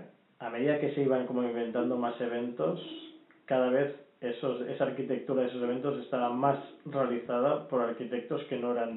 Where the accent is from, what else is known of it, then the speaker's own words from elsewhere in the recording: Barcelona, Catalonia, Spain; incluso cuando la gente me pregunta de fuera de dónde soy, digo que soy de Barcelona.